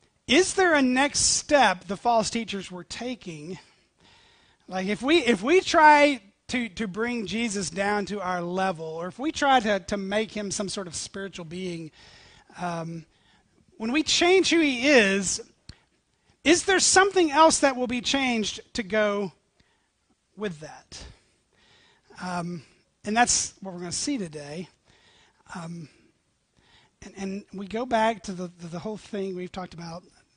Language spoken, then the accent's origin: English; Tennessee, United States; I come from East Tennessee